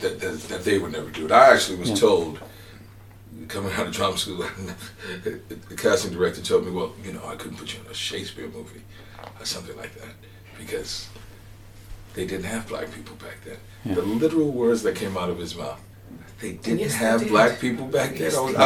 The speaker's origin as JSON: {"language": "English", "country": "United States", "said": "that's the pride that I feel when I think of myself as an American"}